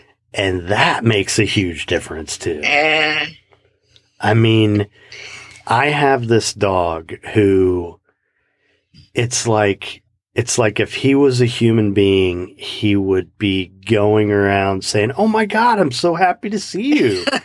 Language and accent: English; Midwest, United States; moved away; And, yeah, I grew up in the Midwest. I mean, people don't always talk to each other, but, you know, it's a lot different than here.